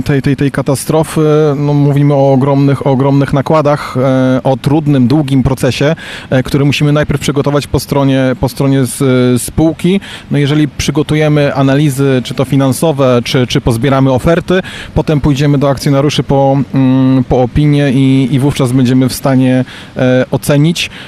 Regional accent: Skórcz, Pomeranian Voivodeship, Poland; Zgadza się, ja również pochodzę ze Skurcza.

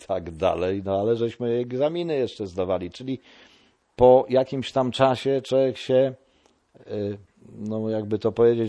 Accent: Wejherowo, Pomeranian Voivodeship, Poland; Nie jesteście z Gdyni. No ja odpowiadam, że nie. A skąd jesteście? No z Wejherowa.

